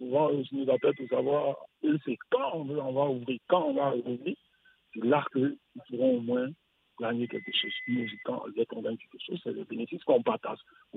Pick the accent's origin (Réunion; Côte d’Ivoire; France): Côte d’Ivoire; Bon, moi, je suis un Ivoirien, né en Côte d'Ivoire. 40 ans au maximum, mais mon âge c'est 40 ans.